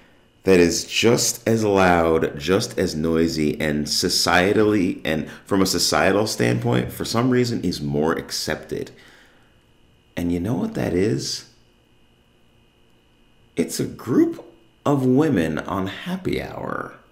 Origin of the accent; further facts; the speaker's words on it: New Jersey, United States; moved away as an adult; now in North Texas, United States; I live in North Texas, and I've lived here for almost 20 years now. I moved from New Jersey.